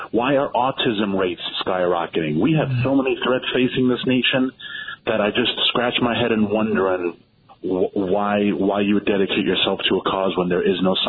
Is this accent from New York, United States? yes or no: yes; New York City, New York, United States; me as a New Yorker who knows dozens of people, literally dozens of people who died on 9/11.